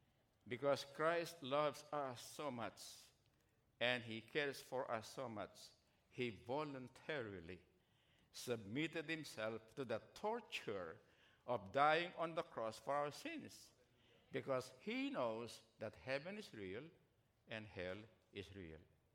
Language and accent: English; Philippines; English is a second language; I'm Filipino, you know. I confuse sometimes words or letters.